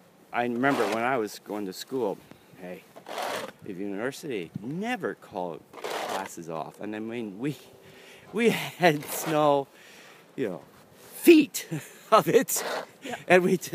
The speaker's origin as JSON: {"language": "English", "region": "Wisconsin", "country": "United States", "said": "I'm from Wisconsin."}